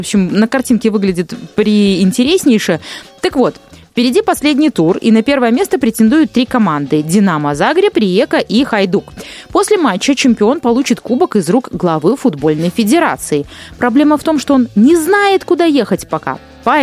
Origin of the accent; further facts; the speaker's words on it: Belarus; мы, белорусы, мирные люди.